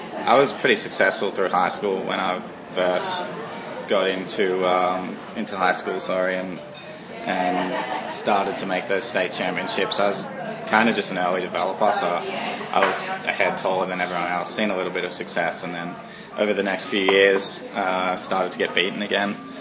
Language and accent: English; Coffs Harbour, New South Wales, Australia; also born or lived in Sydney; I grew up in Sydney till the age of 4 or 5, and I think the doctor suggested that my family move out of Sydney and get me into a little bit more fresh air. So we moved up to Coffs Harbour